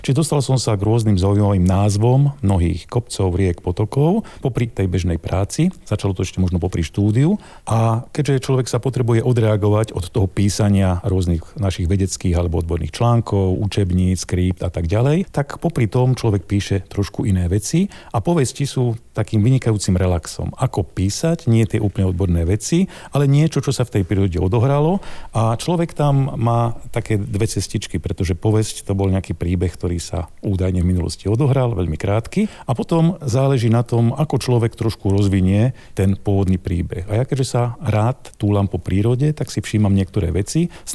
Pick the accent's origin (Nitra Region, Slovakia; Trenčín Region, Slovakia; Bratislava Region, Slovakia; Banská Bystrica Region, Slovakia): Banská Bystrica Region, Slovakia; Brezno; som hugáň, teda narodil som sa v Brezne, kde som vychodil základnú a strednú školu